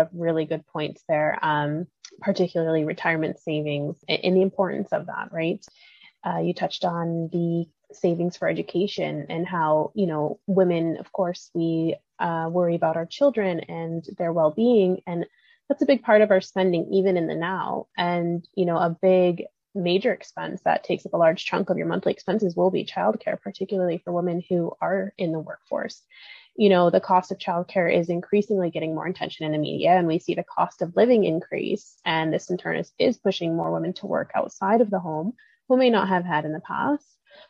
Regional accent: United States; now in Canada; especially even in Canada where I live, and it's the same for the US, I grew up in the States, so I understand both systems

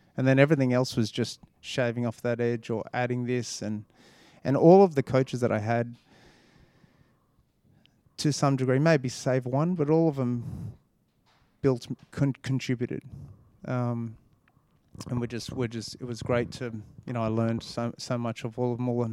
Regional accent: Brisbane, Queensland, Australia; so it just so happened that we grew up in the Fortitude Valley.

